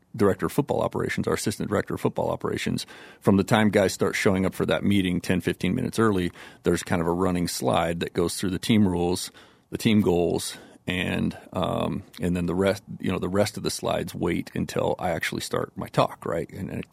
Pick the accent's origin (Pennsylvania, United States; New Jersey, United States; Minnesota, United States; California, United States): California, United States; when I was growing up in the Bay Area, my dad was a big Raiders fan.